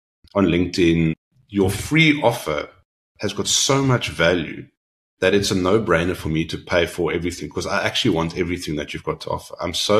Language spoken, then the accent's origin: English; South Africa; And that is the beauty of being a South African.